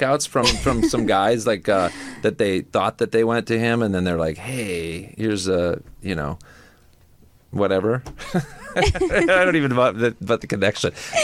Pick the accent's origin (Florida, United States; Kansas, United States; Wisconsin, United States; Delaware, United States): Kansas, United States; say I grew up in Kansas, so that's a whole other thing, you know.